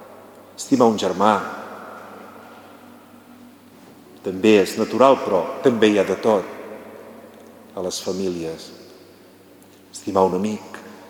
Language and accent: Catalan; Girona, Catalonia, Spain; quan a mi, de jovenet, jo soc de Girona ciutat